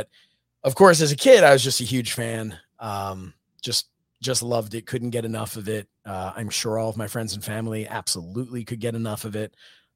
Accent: Dresher, Pennsylvania, United States; So where I grew up actually is important to the story of how I got into the business. But I, so I grew up in the suburb of Philadelphia. It was actually a little town called Dresher, Pennsylvania. And I grew up there.

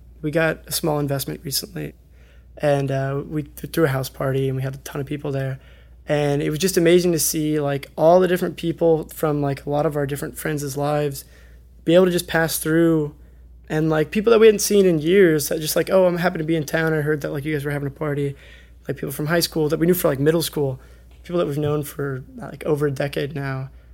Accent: Houston, Texas, United States; growing up in Houston, I didn't actually see that much cactus fruit, the tuna or the prickly pear, even though it is everywhere.

